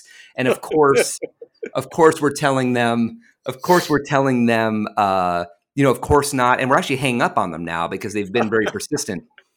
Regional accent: Connecticut, United States; And again, you know, we're from Connecticut, so we didn't know anything about the business.

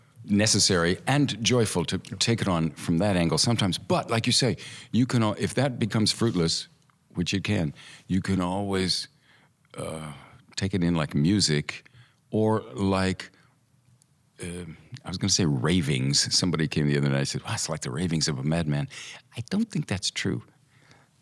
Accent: Oklahoma, United States; That sounds like people I grew up with in Oklahoma.

